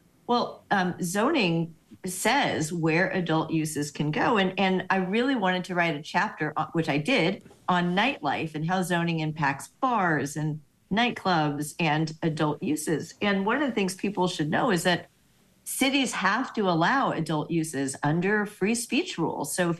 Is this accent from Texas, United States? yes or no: yes; Houston, Texas, United States; So I grew up in Houston, the only large American city without zoning, and it's a bit of a hodgepodge.